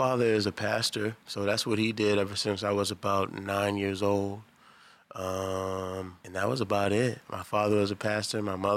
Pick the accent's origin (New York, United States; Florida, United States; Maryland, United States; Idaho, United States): Maryland, United States; Baltimore; I'm from here. Born and raised Baltimore, Maryland. All my life.